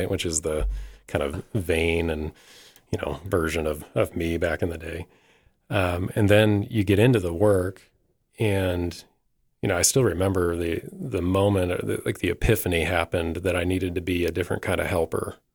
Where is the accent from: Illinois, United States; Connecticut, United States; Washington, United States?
Washington, United States; So I'm from, I'd say I'm from Southwest Washington, and, you know, kind of as rural as Washington State gets on the western side. Grew up in a small town, not too dissimilar in size from Sheridan